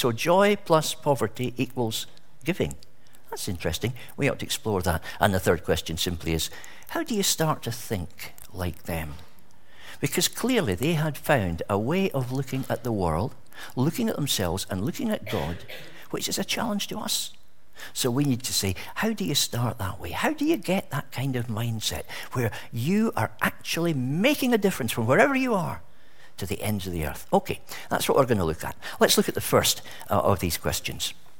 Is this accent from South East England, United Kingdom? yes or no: no; Scotland, United Kingdom; in the village I grew up with in Scotland